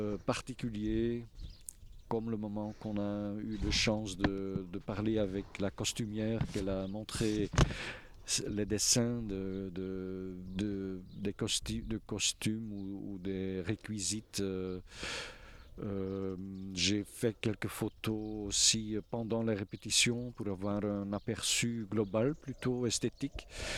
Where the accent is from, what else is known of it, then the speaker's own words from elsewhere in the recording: Flanders, Belgium; first language Dutch (Flemish); French is a second language; normalement, je fais mes notes en flamand, ma langue maternelle, alors que la demande ici, c'était ou de le faire en français ou de l'anglais.